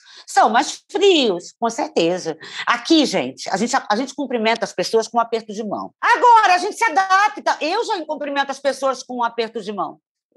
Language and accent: Portuguese; Rio de Janeiro, Brazil; Eu sou muito branca e sou carioca.